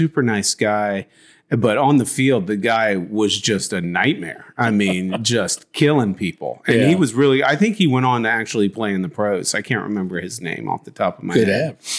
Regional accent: Jacksonville, Florida, United States; I couldn't stand Jacksonville

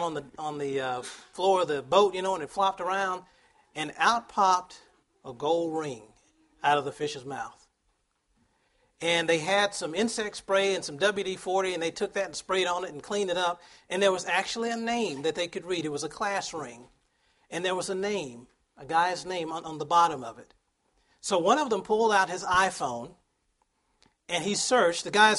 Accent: Texas, United States; I should know this, because I'm from Texas.

